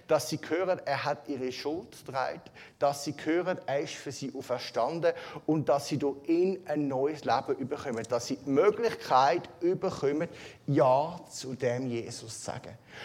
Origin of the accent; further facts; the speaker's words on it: Switzerland; wie soll ich es denn als Schweizer empfinden?